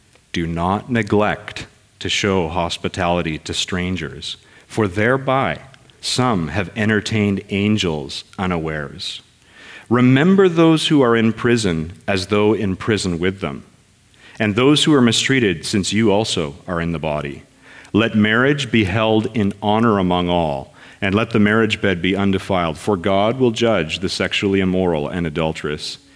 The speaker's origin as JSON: {"language": "English", "country": "Canada", "said": "he discovered that I was from Canada, I wasn't from the States"}